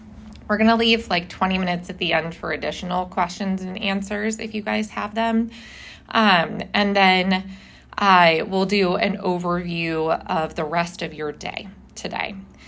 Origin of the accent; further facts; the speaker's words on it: Midwest, United States; now in Seattle, United States; We have chill vibes here in Seattle. And I come from the Midwest as Ty does as well.